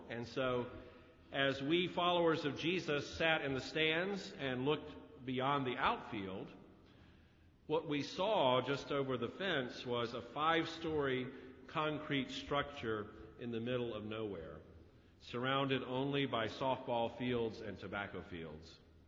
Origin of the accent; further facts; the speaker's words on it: North Carolina, United States; I grew up in Forsyth County, North Carolina, near the city of Winston-Salem, as a child of the Cold War.